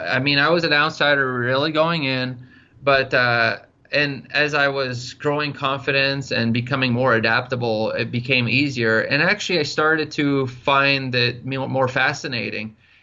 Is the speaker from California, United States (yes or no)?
yes; California, United States; I grew up in the Bay Area of California.